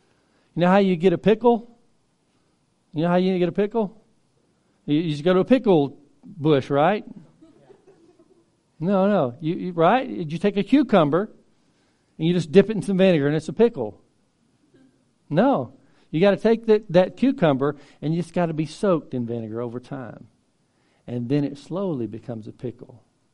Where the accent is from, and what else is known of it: Mississippi, United States; born or raised there